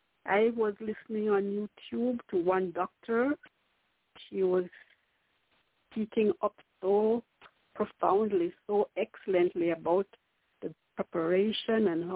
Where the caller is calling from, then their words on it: Queens, New York, United States; from New York, from Queens, New York.